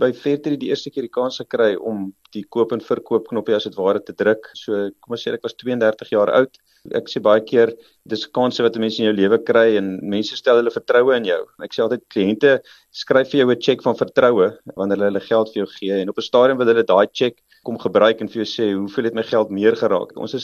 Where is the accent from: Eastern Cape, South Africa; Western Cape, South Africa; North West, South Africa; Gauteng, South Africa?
Western Cape, South Africa; Bellville; ek het in Bellville in die Kaap groot geword. Ek was in Bellpark Laerskool en toe in die Hoërskool Stellenberg.